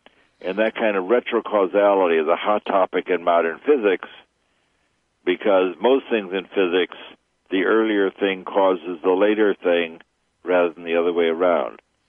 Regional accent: Chicago, Illinois, United States; And I grew up in Chicago.

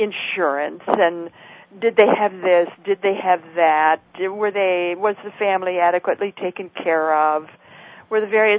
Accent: Idaho, United States; My former husband was a crop duster, and I'm from Idaho. And in Idaho, the bees are protected by law.

